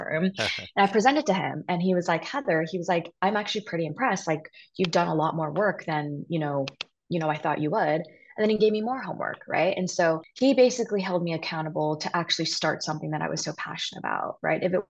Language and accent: English; Hong Kong; first language English; Like growing up very internationally and Americanized in Hong Kong, which is also ironic, my first language is English.